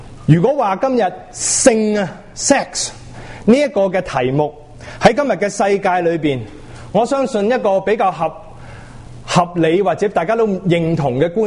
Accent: China; 我们是中国人基督徒就更加绝口不提这些的关系。

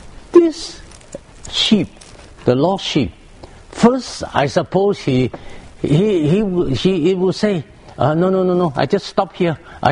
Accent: Malaysia; I come from Malaysia.

